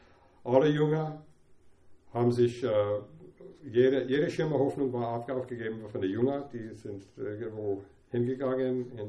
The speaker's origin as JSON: {"language": "German", "town": "Atlanta", "region": "Georgia", "country": "United States", "second_language": "German", "said": "Der war von Südstaaten, Atlanta, wo ich bin aus Atlanta"}